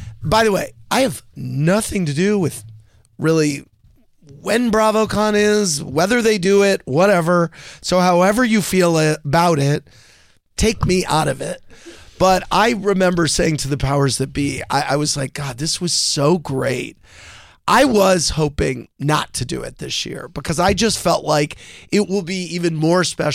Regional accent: St. Louis, Missouri, United States; we're both from St. Louis, man.

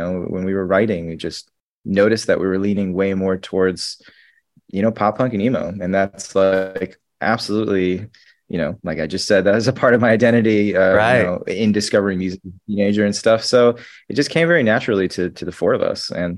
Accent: Fort Lauderdale, Florida, United States; moved away; I'm not. I'm actually from Florida, from South Florida, like Fort Lauderdale area. But I moved to New York in like 2008

